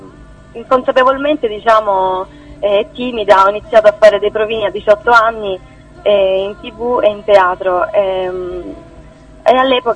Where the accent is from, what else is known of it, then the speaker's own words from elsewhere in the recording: Brindisi, Apulia, Italy; born there; Sono nata a Brindisi, ho 24 anni.